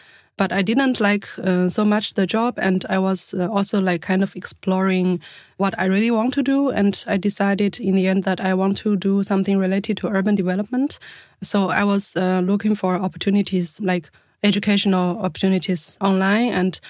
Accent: China; English is a second language; moved away as an adult; now in Germany; I come from China and I've been in Germany since my master's. I started in 2019

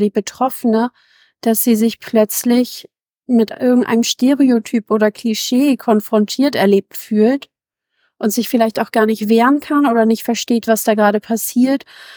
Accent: Harburg, Hamburg, Germany; first language German; ich bin in Harburg aufgewachsen, ich bin hier geboren, meine Muttersprache ist Deutsch, ich spreche auch noch Türkisch und ich würde nie sagen, dass ich nur Türkisch oder nur Deutsch bin.

